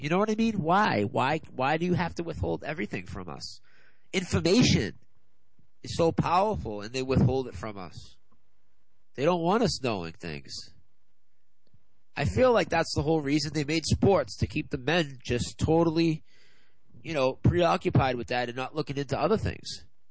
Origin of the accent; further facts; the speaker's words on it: United States; First thing I do is apologize for being American and for what our country does to people.